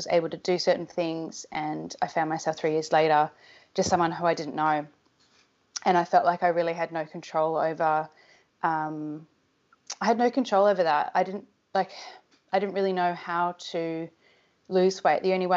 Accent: Australia; So I'm 29. I'm from Australia.

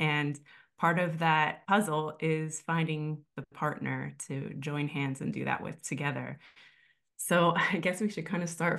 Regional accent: Midwest, United States; where I grew up in the Midwest were already partnered and having children.

